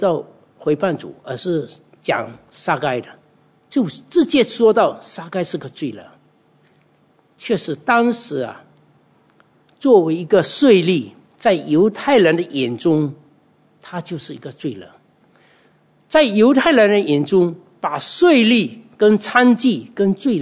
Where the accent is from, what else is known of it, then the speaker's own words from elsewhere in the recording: China; 因为我们中国人大部分都是拜什么，拜偶像，甚至拜祖宗的这些东西